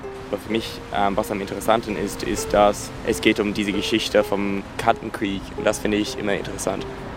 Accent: Ireland; German is a second language; now in Berlin, Germany; Ich komme aus Irland. Ich mache in Berlin einen Sprachkurs

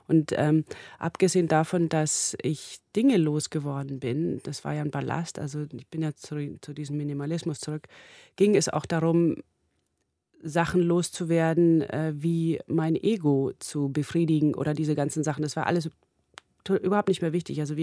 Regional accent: Ecuador; also born or lived in Formentera, Spain; Ich bin ja in Ecuador aufgewachsen, auf dem Land und dann auch in Formentera auf dieser kleinen Mittelmeerinsel neben Ibiza.

